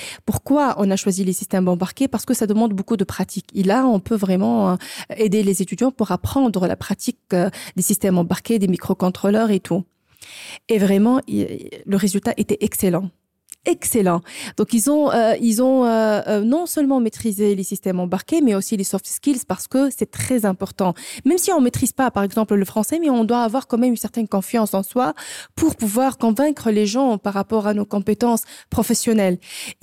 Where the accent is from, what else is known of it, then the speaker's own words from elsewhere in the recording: Tunisia; now in Luxembourg; Oui, je suis tunisienne. J'ai étudié en Tunisie. J'ai aussi enseigné en Tunisie.